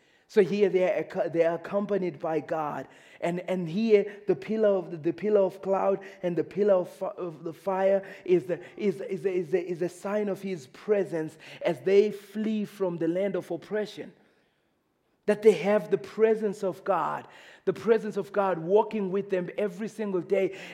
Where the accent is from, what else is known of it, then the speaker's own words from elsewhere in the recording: Zimbabwe; I remember as an African kid, like growing up in Zimbabwe, I used to get out when the African sun would be out and I would sit outside there and bask in the sun